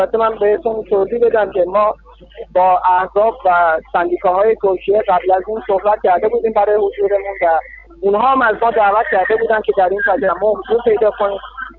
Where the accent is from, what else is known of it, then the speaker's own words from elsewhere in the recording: Iran; من یک ایرانی هستم و یک کارگر ایرانی هستم که اینجا حضور پیدا کردم